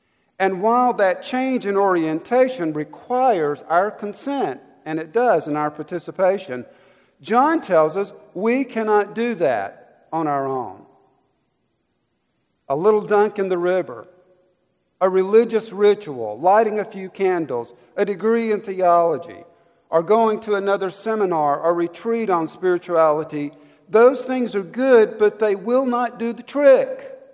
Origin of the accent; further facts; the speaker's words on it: Danzyville, Alabama, United States; I'm reminded of an invention that changed the life of the little town I grew up in South Alabama. Actually, it's not a town, and you can find it on the map these days. It's Danzyville is the name of the little community in South Alabama.